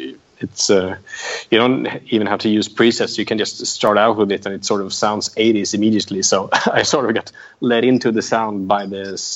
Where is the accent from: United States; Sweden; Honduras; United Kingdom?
Sweden; growing up in Sweden in the 1980s